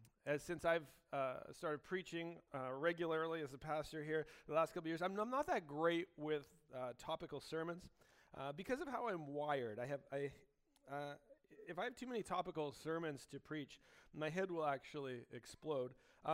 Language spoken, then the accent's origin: English; Canada; I thought, I'm so Canadian, eh?